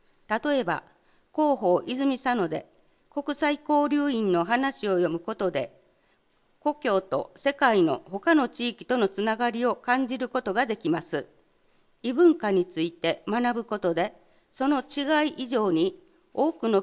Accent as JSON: {"language": "Japanese", "country": "Germany", "tie": "born or raised there", "also_born_or_lived": "Hiroshima / Kyoto", "second_language": "Japanese", "lives_now": "Izumisano, Japan", "said": "ドイツの田舎で生まれ育ちましたが、子供の頃から海外や言語に興味を持っていて、様々な国に行ったことがあります。ドイツ語と英語、フランス語、日本語、少しの韓国語とイタリア語を話せます。また、前に広島と京都に住んでいたことがあります"}